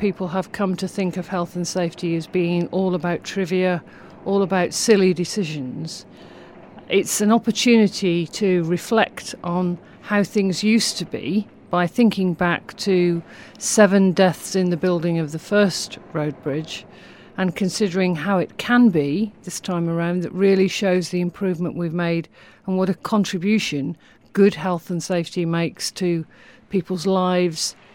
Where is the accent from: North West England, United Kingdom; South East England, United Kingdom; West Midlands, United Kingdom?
West Midlands, United Kingdom; I grew up in Warwickshire. I lived in a mining village.